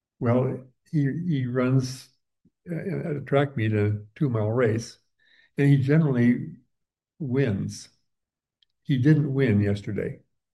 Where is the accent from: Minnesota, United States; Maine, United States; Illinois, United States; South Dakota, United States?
South Dakota, United States; and I grew up in South Dakota. What else do you do but hunt and fish?